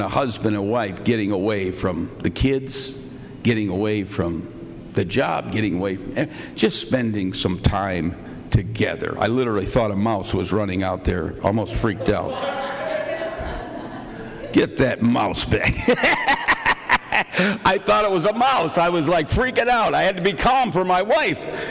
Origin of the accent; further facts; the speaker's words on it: United States; I couldn't do it. I'm an American. I said, "Get me a chair. Get me a chair,"